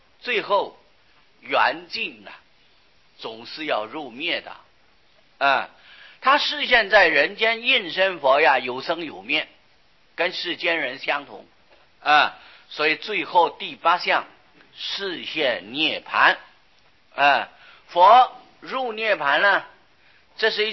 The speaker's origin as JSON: {"language": "Chinese", "country": "China", "said": "不过在我们中国人的一向的习惯啊，认为释迦牟尼佛在做太子的时候都是19岁出家啊"}